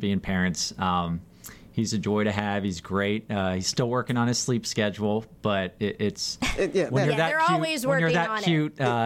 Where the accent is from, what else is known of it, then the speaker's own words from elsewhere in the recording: Charlotte, North Carolina, United States; And we grew up in Charlotte, so we were North Carolina born and raised.